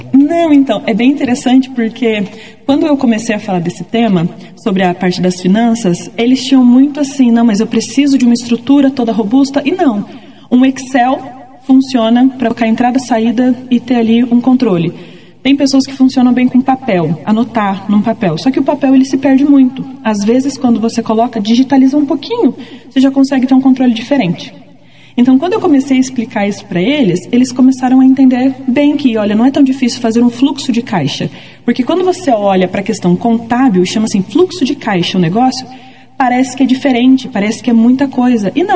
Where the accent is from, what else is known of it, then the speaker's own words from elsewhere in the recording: Londrina, Paraná, Brazil; É que eu sou de Londrina, acabo confundindo, perdão.